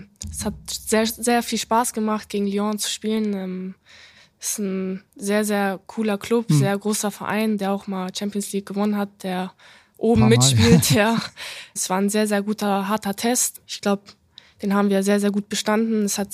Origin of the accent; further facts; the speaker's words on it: Hamburg, Germany; Ich bin halt in Hamburg aufgewachsen